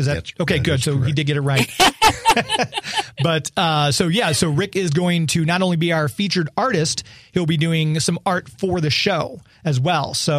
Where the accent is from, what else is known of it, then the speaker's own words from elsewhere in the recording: St. Louis, Missouri, United States; But it's such a cool town. I've been born and raised in St. Louis.